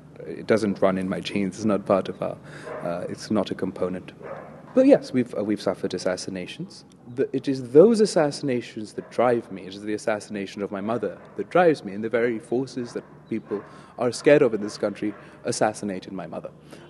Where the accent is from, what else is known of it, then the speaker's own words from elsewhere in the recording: Pakistan; I'm a Pakistani and I can relate to all Pakistanis.